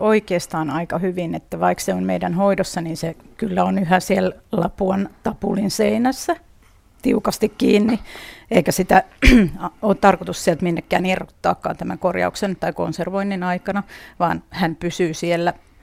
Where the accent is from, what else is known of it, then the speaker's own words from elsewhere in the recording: Satakunta, Finland; No mä olen kotoisin Satakunnasta, jolloin mun kotiseurakunnassa niin ei ollut vaivaisukkoa